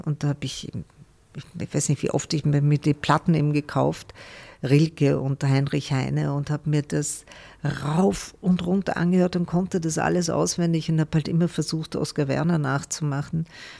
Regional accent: Tabriz, East Azerbaijan, Iran; German is a second language; now in Germany; Meine Mutter redet manchmal Farsi mit mir oder eben Aseri, weil ich komme aus Tabriz, das ist im Aserbaidschan und wir sprechen so ein Mischmasch. Also ich verstehe beides, ich verstehe Aseri und Farsi, spreche aber kein Aseri, spreche halt sehr schlecht Farsi.

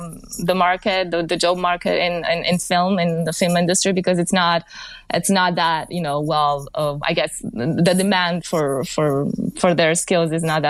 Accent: Romania; I mean, I'm from Romania, but I think I can speak for the region a bit.

